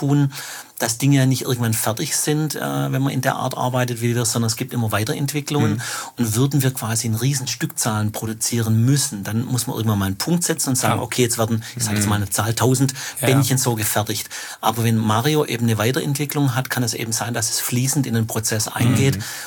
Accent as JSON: {"language": "German", "region": "Baden-Württemberg", "country": "Germany", "said": "Ja, also große Firmen, hat's wo ich herkomme, aus Stuttgarter Bereich"}